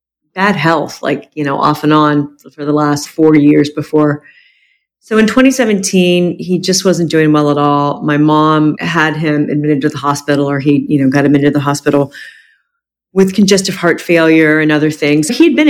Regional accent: Ohio, United States; also born or lived in Jacksonville / Los Angeles; I'm 57 years old, and I was born in Jacksonville. I grew up in Ohio. I spent the last 25 years in Los Angeles, and I'm back in Jacksonville, kind of full circle

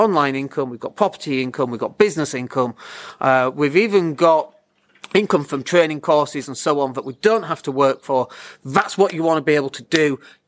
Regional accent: Leeds, Yorkshire and the Humber, United Kingdom; I'm from Leeds

